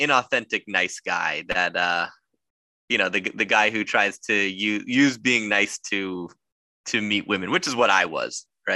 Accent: California, United States; So I know we both kind of, we're both from Southern California

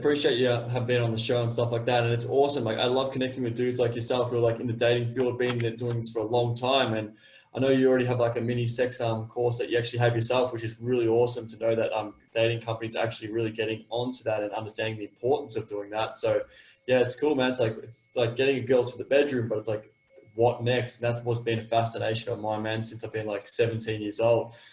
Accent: Australia; accent: Australian; So if you can't understand my accent, it's an Australian accent.

